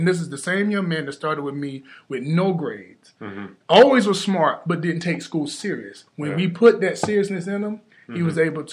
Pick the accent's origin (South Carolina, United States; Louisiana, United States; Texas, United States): South Carolina, United States; Yeah, well, growing up in South Carolina, I couldn't ask for a better upbringing